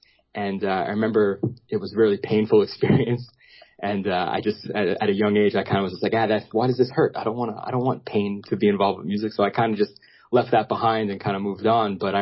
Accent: Brooklyn, New York, United States; where I grew up in Marine Park, Brooklyn.

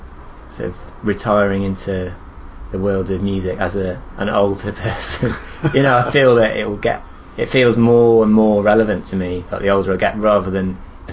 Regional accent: Shrewsbury, West Midlands, United Kingdom; From a town called Shrewsbury, which is in Shropshire, kind of near Wales.

